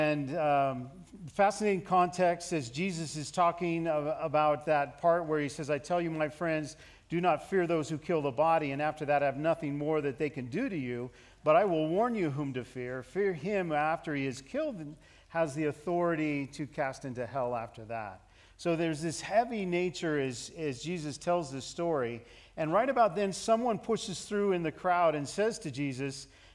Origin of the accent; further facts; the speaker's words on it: Seattle, Washington, United States; I'm from Seattle, Washington.